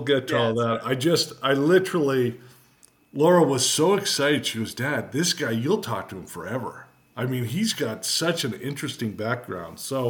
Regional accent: Toronto, Ontario, Canada; Yeah, so I grew up in Toronto, and I've been to every state and every province.

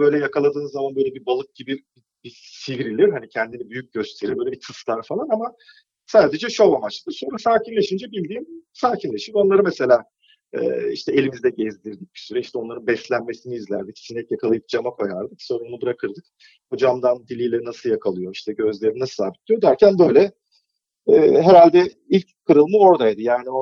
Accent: Istanbul, Turkey; ben İstanbul'da doğdum, büyüdüm. Annem Edirne'den, babam Zonguldak'tan, ikisi de oranın küçük ilçelerinden İstanbul'a göç etmişler.

